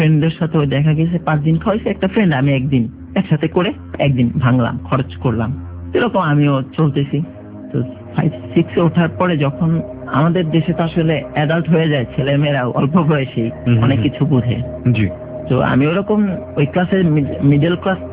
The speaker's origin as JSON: {"language": "Bangla", "town": "Dhaka", "region": "Dhaka Division", "country": "Bangladesh", "tie": "born or raised there", "said": "আমার জন্ম ঢাকা ক্যান্টনমেন্টে, তো ছোটবেলা থেকে আমি ওখানে পড়াশোনা করেছি।"}